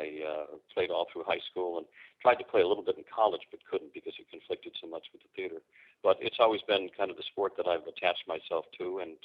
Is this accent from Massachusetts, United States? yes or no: yes; Boston, Massachusetts, United States; I've been a diehard fan since I grew up in the Boston area